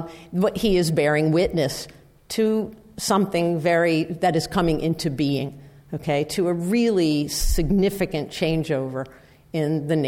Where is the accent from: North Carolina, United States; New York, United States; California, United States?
New York, United States; Now, again, like I said, I'm a New Yorker, and I'm like, ugh.